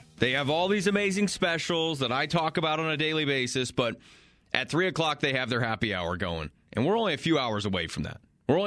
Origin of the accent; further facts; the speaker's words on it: Colorado, United States; Dude, I would have been nuts if we had something like that where I grew up in Eastern Colorado.